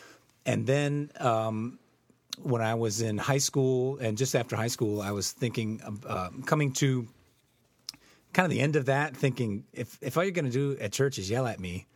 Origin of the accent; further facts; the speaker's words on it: Chicago, Illinois, United States; I grew up in Chicago as a Chicago Cubs fan.